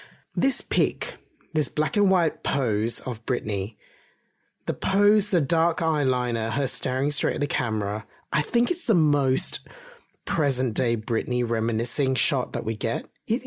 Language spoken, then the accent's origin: English; Australia; Because obviously, you know, I grew up in Australia, you were here in the UK.